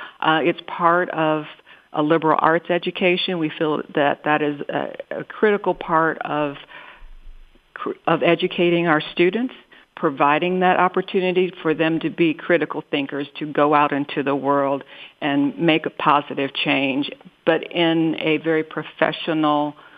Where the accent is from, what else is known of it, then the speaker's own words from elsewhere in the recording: Chicago, Illinois, United States; I've not been here that long. I'm originally from Chicago. I visited my grandparents' farm every summer, every holiday, Christmas holiday.